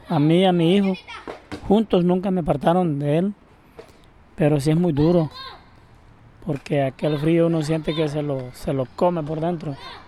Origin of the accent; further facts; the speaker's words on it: Honduras; moved away as an adult; Bueno, yo me salí de Honduras y estoy acá, pues ya voy sobre 5 meses.